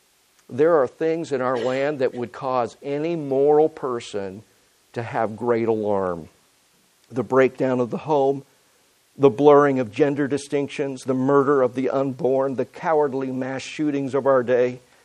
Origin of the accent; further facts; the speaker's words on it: United States; We do live in the greatest nation on the earth, and I am privileged, we all are, to be called Americans. I've been outside of my country, my home country, for a handful of times.